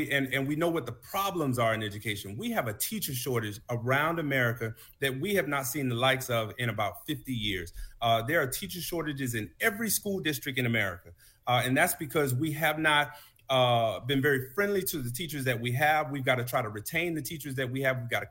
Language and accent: English; Florida, United States; We've seen it in my home state of Florida